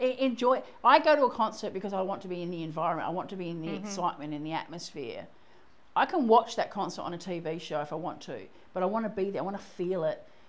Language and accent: English; England, United Kingdom; I was brought up in England